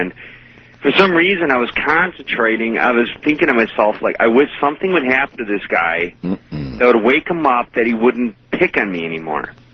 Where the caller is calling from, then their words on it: Wisconsin, United States; I'm from Wisconsin.